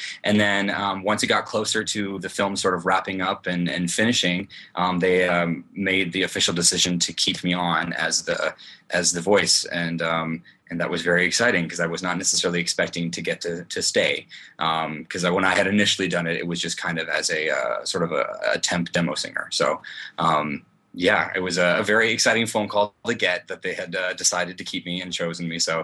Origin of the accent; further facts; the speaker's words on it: Minnesota, United States; now in San Francisco, United States; personally, I'm from Minnesota and moved to San Francisco.